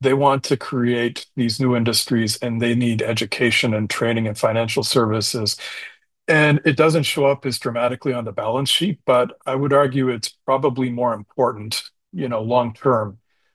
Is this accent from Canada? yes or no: yes; Canada; And for a lot of, European listeners, and I'm from Canada, a lot of folks in Canada would look at American foreign policy